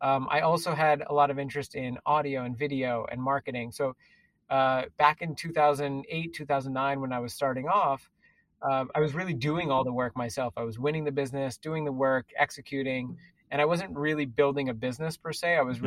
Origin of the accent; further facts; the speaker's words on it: New York City, New York, United States; That was also a big dream of mine growing up around New York City.